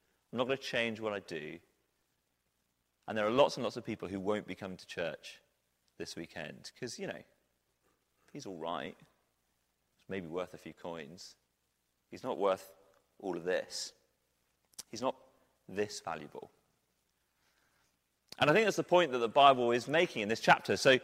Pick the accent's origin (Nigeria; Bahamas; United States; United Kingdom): United Kingdom; Let's not get carried away. We're British.